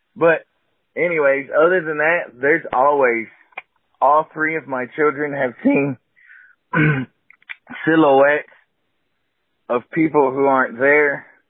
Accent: Texas, United States; I'm from Texas, if you couldn't tell by my accent.

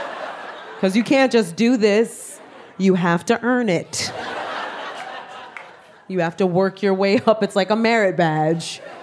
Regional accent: New York City, New York, United States; I am Puerto Rican from the South Bronx.

